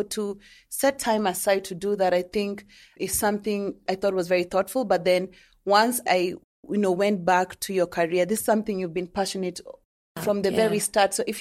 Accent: Kenya; Even I'm a Kenyan, I can't do that.

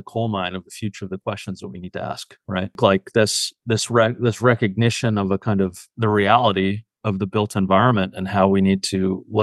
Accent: Canada; I'm Canadian.

